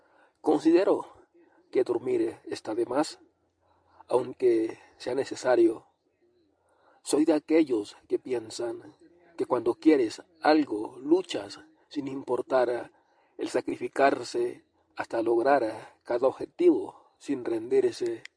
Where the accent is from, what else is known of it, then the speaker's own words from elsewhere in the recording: Cesar, Colombia; also born or lived in Barrancabermeja; Nací en Barranca Bermeja, Santander. A mis primeros meses, mis padres decidieron ir a vivir a la costa. Se radicaron en un pueblo del Cesar, la Sierra Cesar, Colombia.